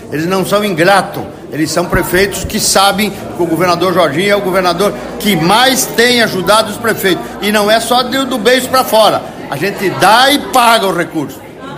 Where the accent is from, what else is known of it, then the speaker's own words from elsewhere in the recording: Santa Catarina, Brazil; Porque eu sou do oeste de Santa Catarina.